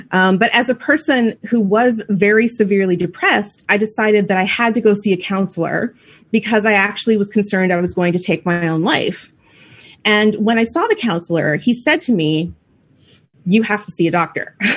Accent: British Columbia, Canada; So born and bred in the Pacific Northwest, actually in Canada, which is where I'm calling from today, in British Columbia.

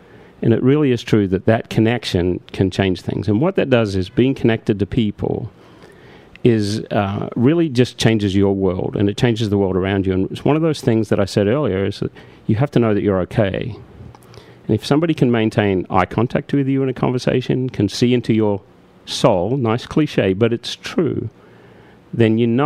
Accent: Australia; accent: Australian; now in United States; being an Australian, having an Australian accent, living in America, although my accent is a little more muted if you ask my Australian friends

